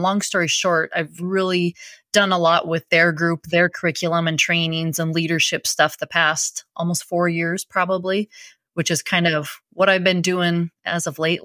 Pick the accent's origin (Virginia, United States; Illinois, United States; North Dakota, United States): North Dakota, United States; Watford City; When I grew up here in Watford City, my town was about 1,500 people. Mm-hmm. So that's what I grew up in, did 4-H, FFA, all of those things.